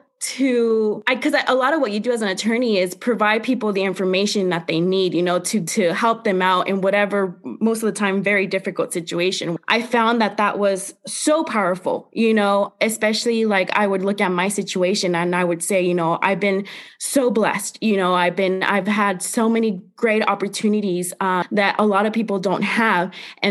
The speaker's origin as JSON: {"language": "English", "town": "San Jose", "region": "California", "country": "United States", "said": "you know, Berkeley from my home city, you know, I'm from San Jose. It's only a 45-minute drive and very close to my family."}